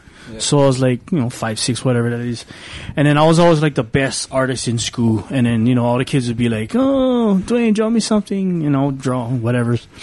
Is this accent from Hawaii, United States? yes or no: yes; Hilo, Hawaii, United States; also born or lived in Honolulu; Yeah, from Hilo. I was born in Honolulu, and then I moved over there when I was like, I don't know, 6-7 months old.